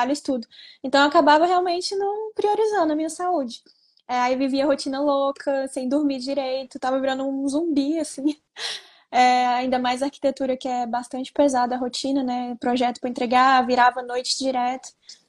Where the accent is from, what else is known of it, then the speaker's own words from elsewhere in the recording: Brasília, Federal District, Brazil; sou daqui de Brasília. Eu tenho 26 anos, sou arquiteta e urbanista e eu formei aqui na UNB.